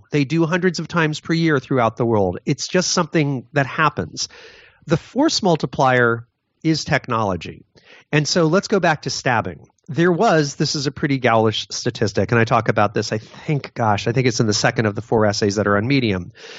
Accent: Newtown, Connecticut, United States; The guy who killed all the children in my home state of Newtown, Connecticut

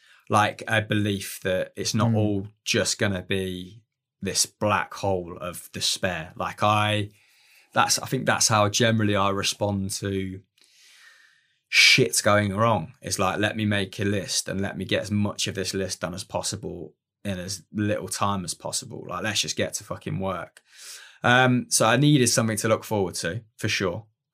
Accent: Leicester, East Midlands, United Kingdom; I grew up in Leicester.

